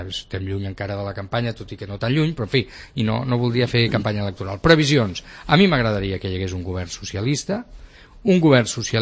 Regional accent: Catalonia, Spain; com a català preocupat per una situació que no crec que es pugui mantenir gaire més en el temps

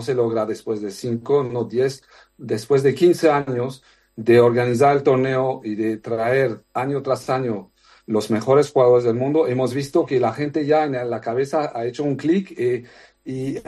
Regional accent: Madrid, Community of Madrid, Spain; para mí, que soy madrileño adoptado

